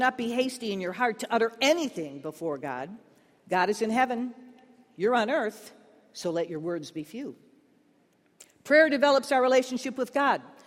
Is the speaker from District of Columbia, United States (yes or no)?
yes; Washington, District of Columbia, United States; Well, I'm from Washington, D.C.